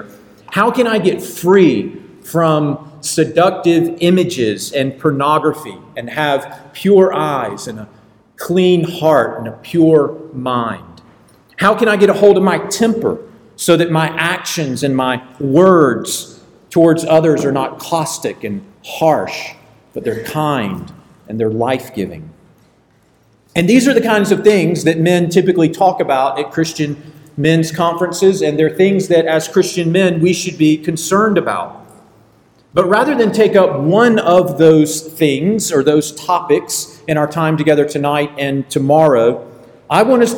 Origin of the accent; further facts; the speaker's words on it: Augusta, Georgia, United States; I grew up in Augusta, Georgia, did not expect that I would return back to Augusta